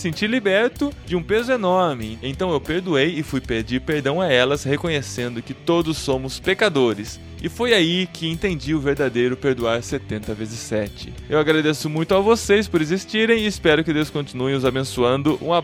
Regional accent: Mozambique; Eu sou de Moçambique

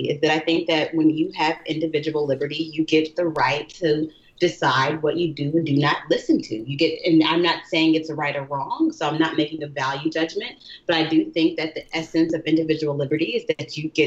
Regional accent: Little Rock, Arkansas, United States; I mean, I grew up in Little Rock, Arkansas. I went to Central High School, and I saw the images.

